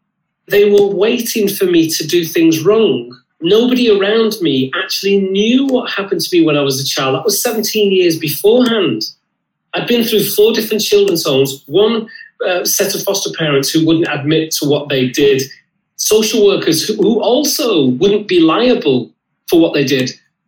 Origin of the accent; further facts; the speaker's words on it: North West England, United Kingdom; So I had a brilliant childhood. I grew up in Lancashire.